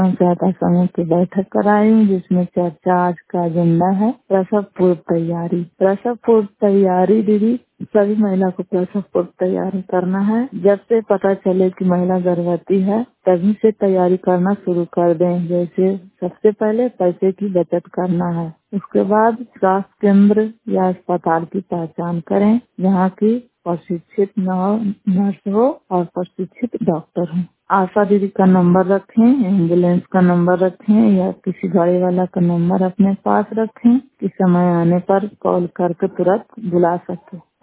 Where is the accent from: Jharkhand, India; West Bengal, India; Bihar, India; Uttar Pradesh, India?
Bihar, India; ग्राम Saraiya post Madhepur थाना नगर नौसा जिला नालंदा के निवासी हूँ